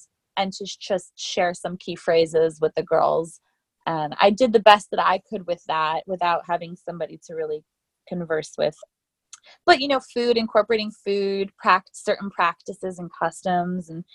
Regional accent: New Jersey, United States; I mean, I'm from New Jersey. What's culture there? Food trucks, food trucks.

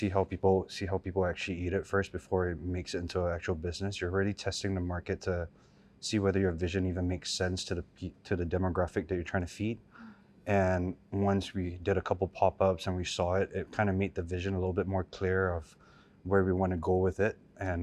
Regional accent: United States; now in Singapore; I grew up in America, so it's something that I eat on a daily basis rather than like a rice noodle culture in Singapore.

